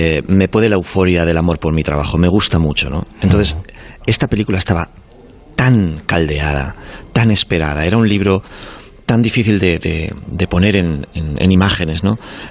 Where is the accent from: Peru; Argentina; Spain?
Spain; La Rioja; yo que soy español de La Rioja, baja.